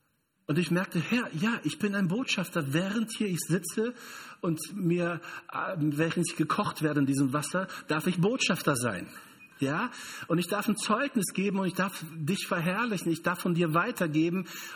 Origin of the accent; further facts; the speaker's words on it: Brazil; German is a second language; Also ich bin Brasilianer zum Beispiel.